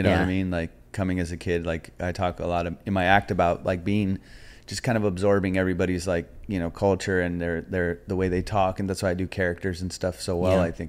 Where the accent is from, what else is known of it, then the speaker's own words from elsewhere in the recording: Orange, California, United States; I'm from Orange County. I grew up down in OC.